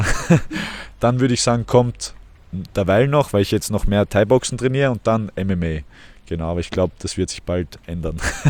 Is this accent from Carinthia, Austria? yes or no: no; Tyrol, Austria; Wir sind eigentlich Tiroler. Ich bin nur so halb dort aufgewachsen.